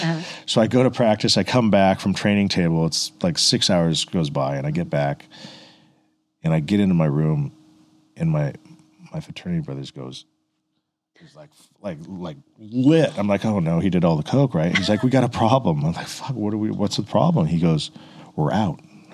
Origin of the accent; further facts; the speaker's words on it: Redondo Beach, California, United States; I grew up in a town where there's Mexican gangs, right? And I grew up in Redondo Beach.